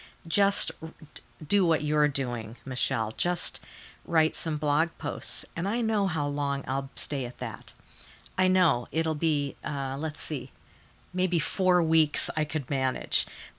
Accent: Maine, United States; I'm a Mainer. I don't know if you remember, I'm a Mainer.

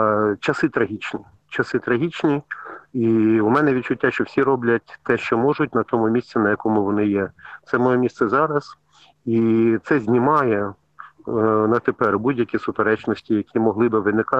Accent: Kyiv, Ukraine; тому що я сам киянин

